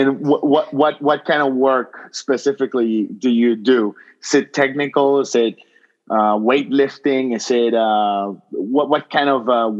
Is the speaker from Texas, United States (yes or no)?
yes; Texas, United States; I'm from Texas.